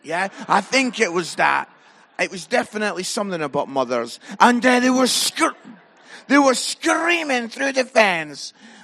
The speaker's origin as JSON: {"language": "English", "region": "Scotland", "country": "United Kingdom", "accent": "Scottish", "said": "even though I don't sound quite as Scottish as you, when I'm in England, I do sound Scottish."}